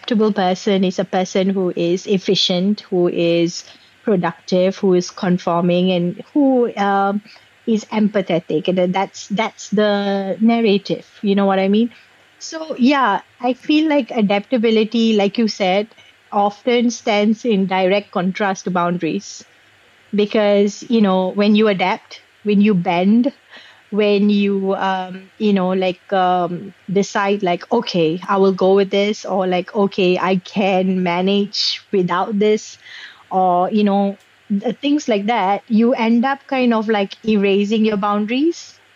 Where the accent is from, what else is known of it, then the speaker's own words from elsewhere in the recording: Singapore; because I grew up in Singapore, and you know, we Singaporeans struggle with tradition and progression and modernity.